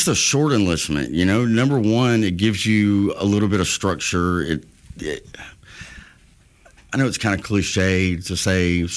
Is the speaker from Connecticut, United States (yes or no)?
no; Alabama, United States; I'm like, I'm from Alabama. We drive.